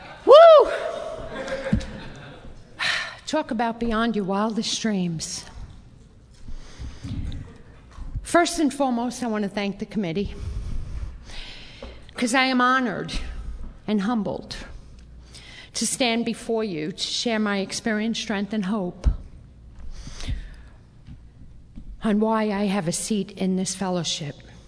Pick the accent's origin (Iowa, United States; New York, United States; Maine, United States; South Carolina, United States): New York, United States; Brooklyn; So, I grew up in Brooklyn. I don't know what gave it away. My hair, maybe my shoes.